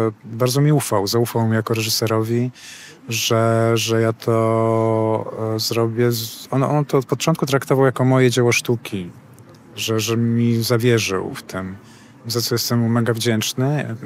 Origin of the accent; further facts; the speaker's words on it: Ostrowiec Świętokrzyski, Świętokrzyskie Voivodeship, Poland; Ja też pochodzę z małego miasta, z Podostrowca Świętokrzyskiego, który też jest tutaj niedaleko i też z robotniczej rodziny.